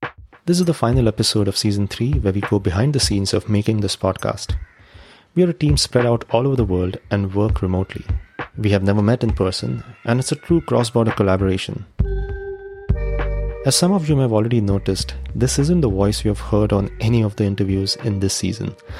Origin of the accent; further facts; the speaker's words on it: Mumbai, Maharashtra, India; given the fact that I come from Mumbai, the only time there is pin drop silence here is from 1 a.m. to 6 a.m.